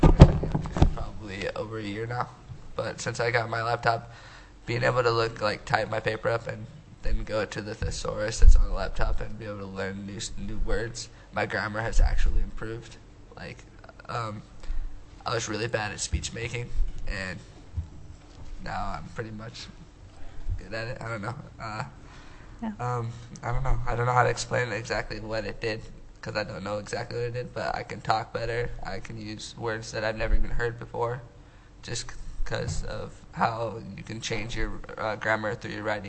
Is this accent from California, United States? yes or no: no; Las Vegas, Nevada, United States; I came from Las Vegas, Nevada. My family travels all over the world, or not really, all over the United States, pretty much.